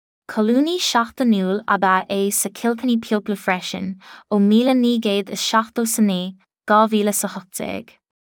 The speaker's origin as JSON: {"language": "Irish", "region": "Leinster", "country": "Ireland", "tie": "born or raised there", "second_language": "Irish", "lives_now": "United States", "said": "agus is éireannach mé atá i mo chonaíos na stát aontaithe le blianta fada. Cé gur rugadh i gcundéimhí ó mé, dás mé a níos i maile óchlia agus i gCillchanaí."}